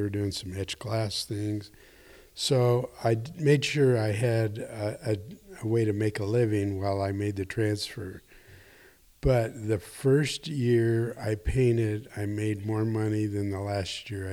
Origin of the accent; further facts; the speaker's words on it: New York City, New York, United States; you got to remember I came from New York City